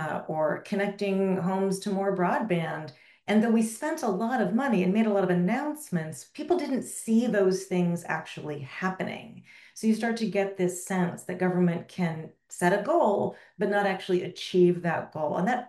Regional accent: Oakland, California, United States; I had an experience in my hometown in Oakland, California, where I had a home invasion

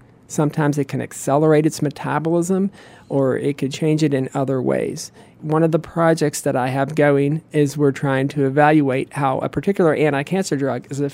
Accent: Wheeling, West Virginia, United States; I grew up in Wheeling, West Virginia, in Ohio County.

